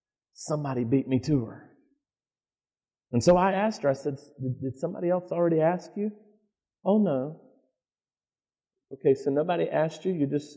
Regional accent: North Carolina, United States; Now, you have to remember, I'm from North Carolina, and there's two primary sports teams in college sports in North Carolina.

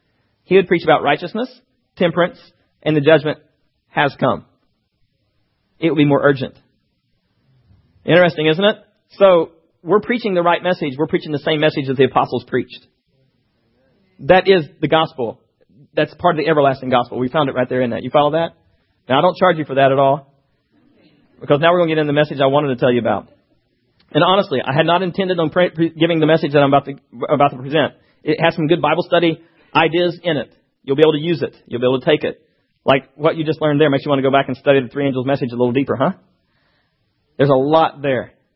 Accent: Kentucky, United States; When I grew up there in Kentucky, my parents were not Christian at all.

